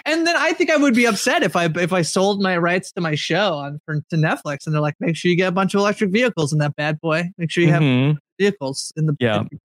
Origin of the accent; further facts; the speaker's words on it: Canada; as a Canadian, I'm going to speak to my Canadian experience.